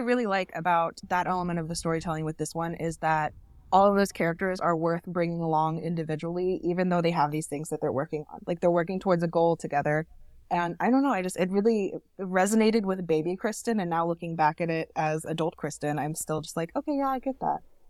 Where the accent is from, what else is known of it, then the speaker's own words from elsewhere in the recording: Tennessee, United States; I grew up, just for context, I grew up in the American South in the late 90s, early 2000s. So it was a very different world than the one we're living in now. Tennessee. Very conservative.